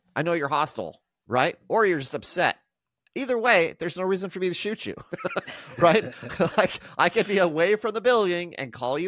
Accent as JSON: {"language": "English", "town": "Albuquerque", "region": "New Mexico", "country": "United States", "tie": "born or raised there", "said": "Now, I grew up in Albuquerque. There are places in Albuquerque where that is a legit concern."}